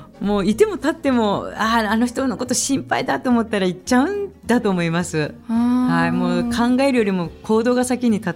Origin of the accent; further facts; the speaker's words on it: Hachinohe, Aomori, Japan; 八戸から来ましたって言ったら、八戸ってどこですかって言われて、青森県ですって言って